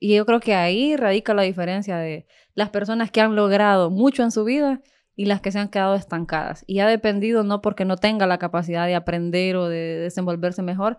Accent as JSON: {"language": "Spanish", "town": "Omoa", "region": "Cortés", "country": "Honduras", "tie": "born or raised there", "said": "yo vengo de un lugar en donde tampoco había luz eléctrica cuando yo, pues, en mi infancia y eso, en mi adolescencia. Vengo de un sector de Omoa, Puerto Cortés. Yo soy de la costa, de las bellas playas."}